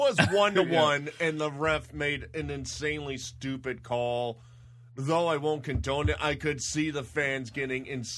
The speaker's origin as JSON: {"language": "English", "town": "Philadelphia", "region": "Pennsylvania", "country": "United States", "said": "I'm from Philadelphia. I'm used to this"}